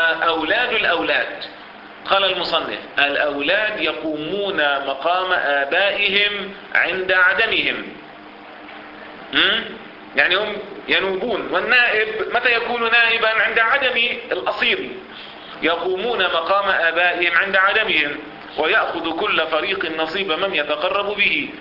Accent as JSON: {"language": "Arabic", "country": "Lebanon", "said": "نعم حصلت عندنا في لبنان وكان عليها مشاكل"}